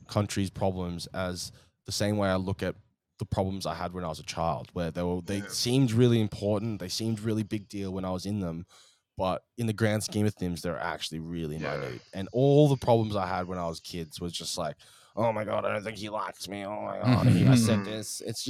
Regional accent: Australia; As early as I remember from my, like, living in Australia, I've always said, I'm so lucky that I was born in Australia.

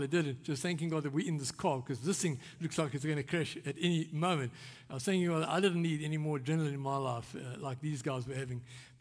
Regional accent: South Africa; Remember, I'm South African, we drive on the left

